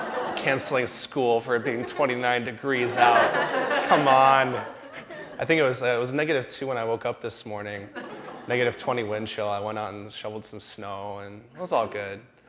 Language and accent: English; Houston, Texas, United States; But for me, I know part of growing up in Houston was that everyone's a Christian, right? I went to a private school. I went to a Christian school in Houston